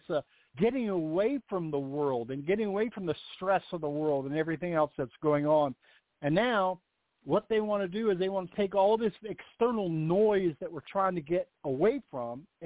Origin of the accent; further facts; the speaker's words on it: Virginia, United States; Growing up in Northern Virginia, there were only four times that my entire family got together every year.